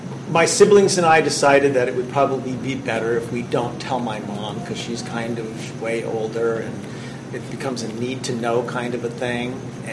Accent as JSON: {"language": "English", "town": "Encinitas", "region": "California", "country": "United States", "said": "I'm from North County, Encinitas."}